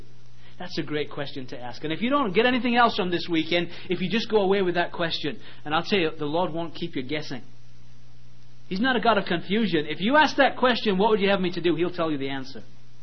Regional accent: England, United Kingdom; I'm not even an American, I'm an Englishman.

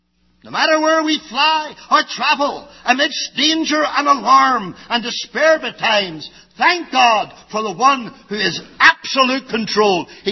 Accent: Ireland; I'm not at all brave at all, even though I'm Irish.

